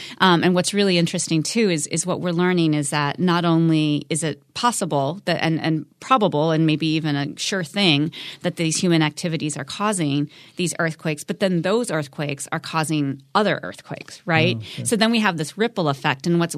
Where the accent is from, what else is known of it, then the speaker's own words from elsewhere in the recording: Midwest, United States; I grew up in the Midwest and always felt sort of dislocated in the Midwestern landscape.